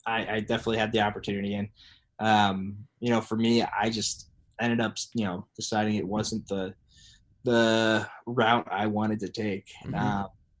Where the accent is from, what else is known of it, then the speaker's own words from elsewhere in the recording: Ohio, United States; I grew up in Southern Ohio.